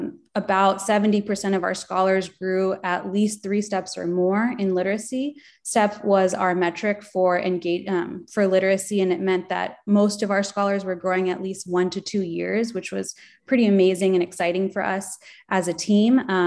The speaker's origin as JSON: {"language": "English", "town": "Hayward", "region": "California", "country": "United States", "tie": "born or raised there", "said": "I wanted to come back to the city that I grew up in. I was born and raised here in Hayward."}